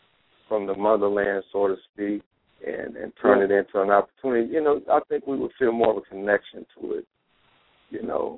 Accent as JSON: {"language": "English", "country": "United States", "said": "And as an American, I notice a lot of different, you know, ethnic groups from all over the world."}